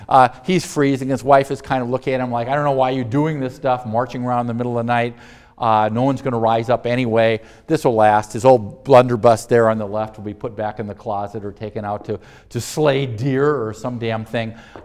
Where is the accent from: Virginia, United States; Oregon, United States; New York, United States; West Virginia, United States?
Oregon, United States; I'm from Oregon. We didn't carry umbrellas because it rained all the time anyway